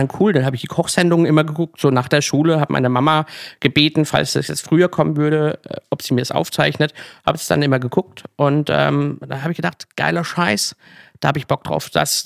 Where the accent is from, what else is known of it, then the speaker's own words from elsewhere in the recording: Kappelrodeck, Baden-Württemberg, Germany; sogar in meinem Heimatdorf, Kappelrodig, wer es nicht kennt, unglaublich tolles Rotweindorf.